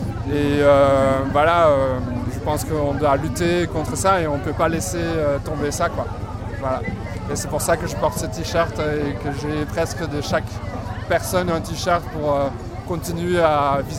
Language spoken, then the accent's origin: French; Brussels, Belgium; Non, je suis bruxellois. Et je viens de Belgique